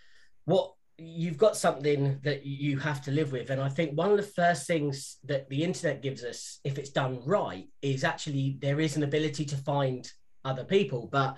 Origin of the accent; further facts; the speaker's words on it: United Kingdom; I mean, obviously, being a British podcaster, some of my listeners are from the US and elsewhere.